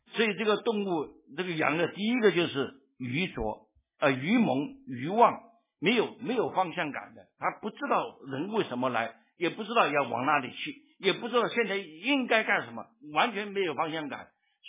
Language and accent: Chinese; Taiwan; 所以我们年轻的时候在台湾长大的人都听过一句话